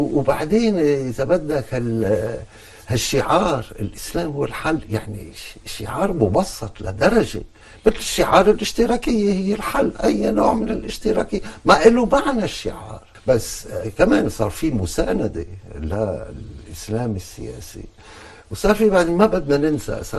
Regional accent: Alexandria, Alexandria Governorate, Egypt; كل ما الواحد بيكبر بالعمر بتصير ذكريات الطفولة تتعاظم بمخيلته، وخصوصا الإسكندرية اللي أنا نشأ

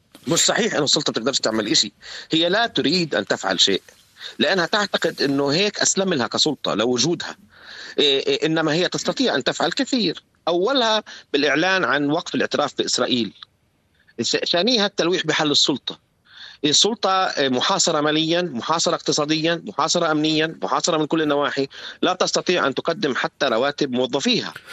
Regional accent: Palestine; اللي وقعت فيها وقعنا فيها كفلسطينيين في أوسلو

